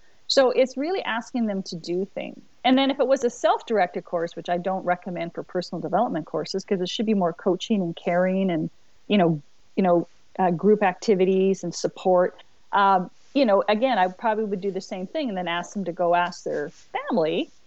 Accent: Alberta, Canada; because I'm from Alberta, right, where we brand the cows.

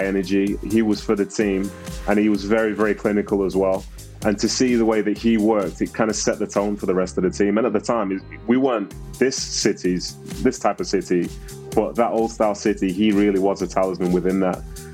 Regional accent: Manchester, North West England, United Kingdom; I was from Manchester and I was going home to Manchester after the game as a City fan.

